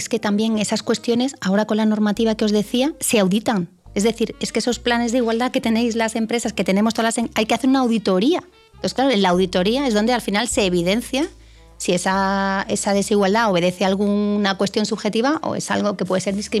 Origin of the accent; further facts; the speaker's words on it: Melilla, Spain; caminando por el paseo marítimo de Melilla, que es de donde soy